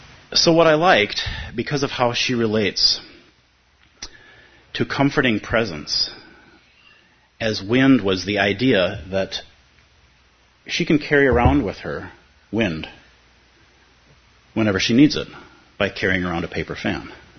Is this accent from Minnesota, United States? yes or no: yes; Minnesota, United States; And I'm a Minnesota guy, and I'm of Irish and German ancestry.